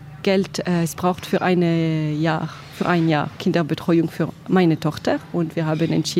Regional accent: France; German is a second language; Und ich bin aus Frankreich und das ist für mich normal so.

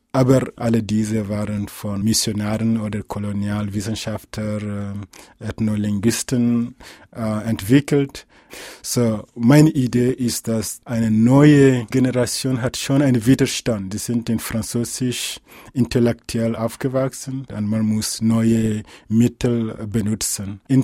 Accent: Bagundié, Gao Region, Mali; also born or lived in Gao; Und ich bin in Bagundié geboren und aufgewachsen. Das ist ungefähr 7 Kilometer von der Regionalhauptstadt Gao entfernt.

